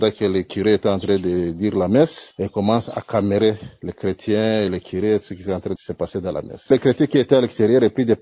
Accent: Rutshuru, North Kivu, DR Congo; La population qui sont restée chez nous à Rutshuru n'avait plus de choix, ne savait pas où aller.

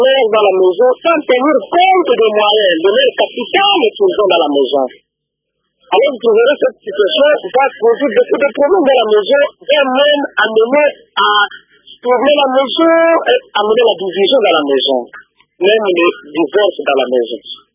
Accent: Baraka, South Kivu, DR Congo; ici chez nous à Baraka aujourd'hui, si vous arrivez au marché d'Aïbaz, vous trouvez tout un encombrement de gens qui cherchent des habits

